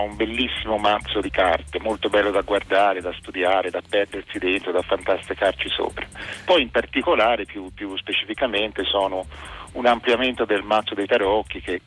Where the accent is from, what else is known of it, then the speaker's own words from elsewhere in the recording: Florence, Tuscany, Italy; io sono fiorentino, i miei amici sono fiorentini